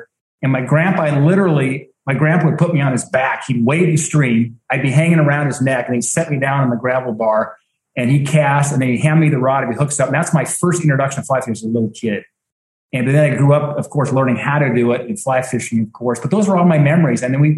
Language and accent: English; Bozeman, Montana, United States; growing up in Bozeman, I spent a lot of time up in the Beartooths, as well as the Spanish Peaks and the Highlight Range.